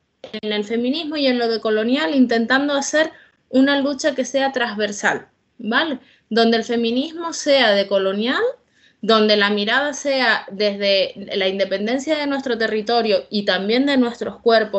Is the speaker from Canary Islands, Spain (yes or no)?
yes; Canary Islands, Spain; nuestra identidad como canarias